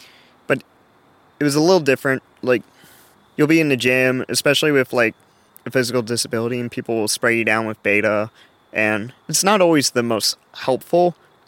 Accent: Maryland, United States; I'm like, I'm from Maryland.

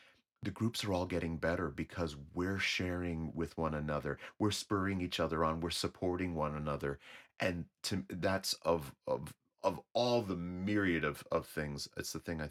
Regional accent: Wisconsin, United States; I was part of a boy choir. I grew up in Wisconsin.

